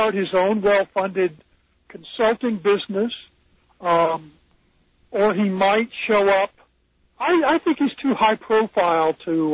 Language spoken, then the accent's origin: English; Texas, United States; I grew up in Texas, and I got to tell you that Bush is not a Texan.